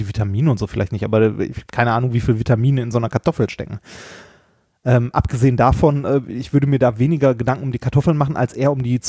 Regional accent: Essen, North Rhine-Westphalia, Germany; In der Zeit, als ich noch in Essen gewohnt habe, bin ich in Essen-Altendorf aufgewachsen.

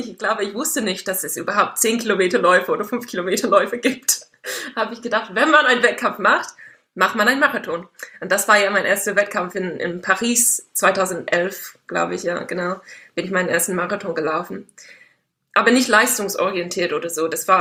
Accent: England, United Kingdom; German is a second language; now in Germany; Ich bin nicht gelaufen, als ich aufgewachsen bin in England.

